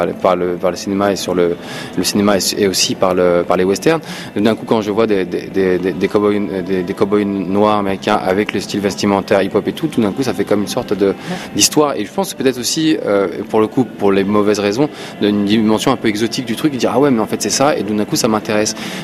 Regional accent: France; je suis à la fois algérien, je suis à la fois français

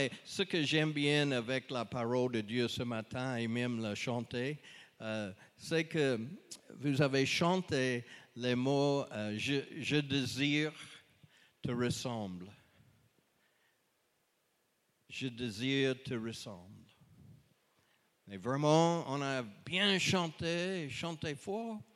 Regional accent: United States; French is a second language; je viens des États-Unis. Mon église là-bas, c'est une église où je suis membre. C'est Anastasia Baptist Church.

